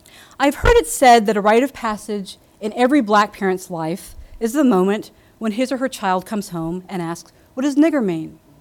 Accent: Nashville, Tennessee, United States; But inside of the frame is a world I could never have imagined when I was growing up in Nashville. But the South of my childhood has changed too.

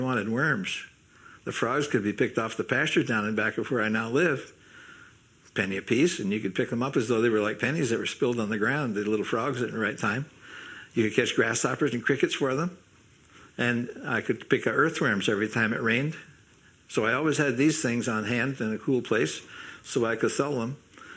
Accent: Vermont, United States; But I also was not a typical farmer because I was brought up in the North Hill House, which was an inn.

